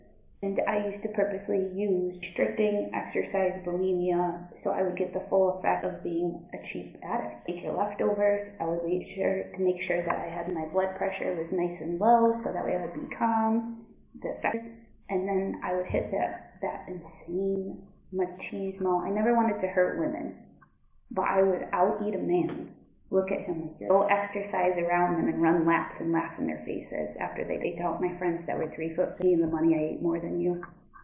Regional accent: Connecticut, United States; I'm from Connecticut

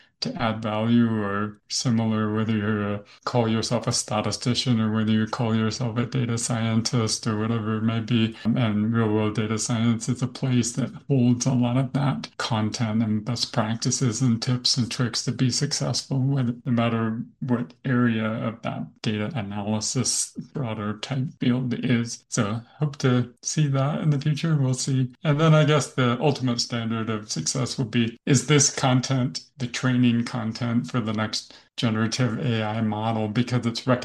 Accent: Salt Lake City, Utah, United States; especially because the Winter Olympics will be coming to my hometown in 2034. I live in Salt Lake City area, and we had the Olympics here a little while back

